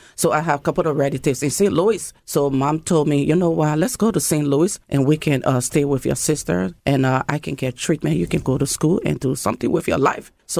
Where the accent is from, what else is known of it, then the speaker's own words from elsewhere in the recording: Liberia; now in United States; I'm actually from Liberia, a small country on the west coast of Africa.